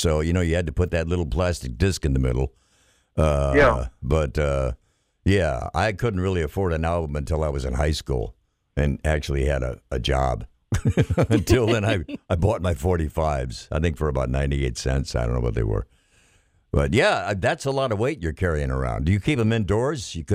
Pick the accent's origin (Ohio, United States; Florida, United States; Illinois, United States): Illinois, United States; Chicago; it takes me back to Augusta, Georgia, my first taste of the South, because I'm originally from Chicago.